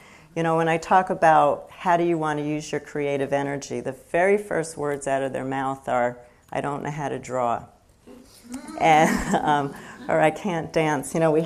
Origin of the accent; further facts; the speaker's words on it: Brooklyn, New York, United States; growing up in Brooklyn, I gave my poor parents a really hard time